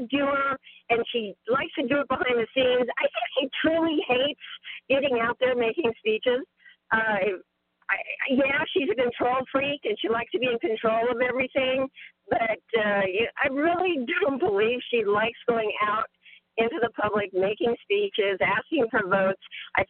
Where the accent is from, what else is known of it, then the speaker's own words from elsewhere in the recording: United States; As an American, I am embarrassed.